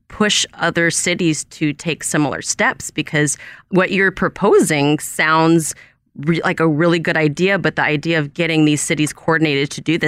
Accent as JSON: {"language": "English", "town": "Oakland", "region": "California", "country": "United States", "said": "I'm from Oakland and I'm constantly bragging about how we do things right out there."}